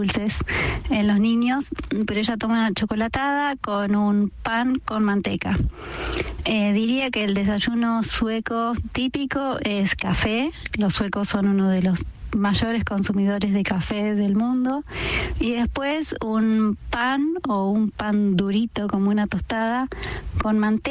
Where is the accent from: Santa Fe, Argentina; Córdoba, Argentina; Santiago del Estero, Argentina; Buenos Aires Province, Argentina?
Buenos Aires Province, Argentina; Luján; now in Sweden; de Luján, Buenos Aires, pero hace ya casi 7 años que vivo en Suecia.